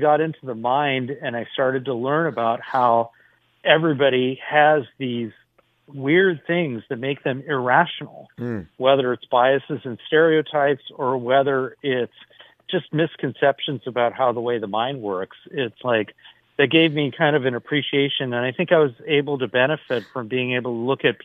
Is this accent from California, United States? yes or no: yes; San Jose, California, United States; I grew up in San Jose in the 70s, and the neighborhood I grew up in was incredibly racist, to say the least.